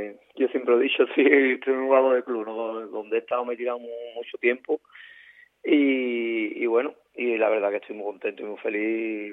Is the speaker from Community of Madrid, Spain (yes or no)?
no; Écija, Andalusia, Spain; Y para los que somos de aquí de Ecija, somos ecijanos y lo hemos mamado esto de pequeño